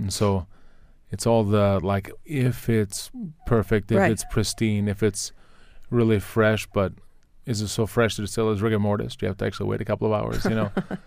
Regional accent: Maryland, United States; I didn't grow up in the Midwest. I grew up here in Maryland.

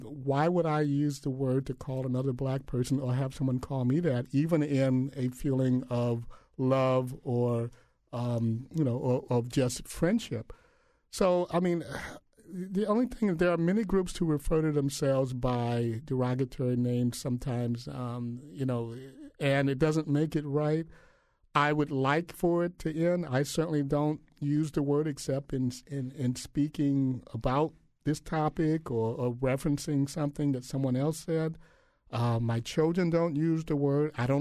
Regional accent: Illinois, United States; my parents are from Mississippi, and I was born and raised in Illinois.

